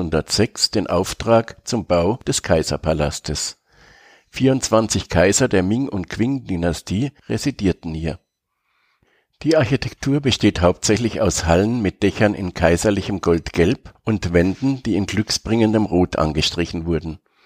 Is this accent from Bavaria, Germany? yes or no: yes; Munich, Bavaria, Germany; die auch die Allianz Arena in meiner Heimatstadt geplant hatten